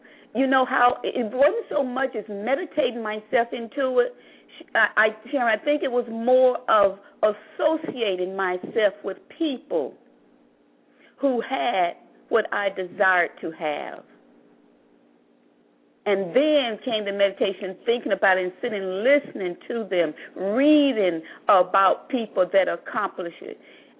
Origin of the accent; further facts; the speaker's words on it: New York, United States; now in Florida, United States; And growing up in New York, and then when I came to Florida and was in the insurance industry as a claims adjuster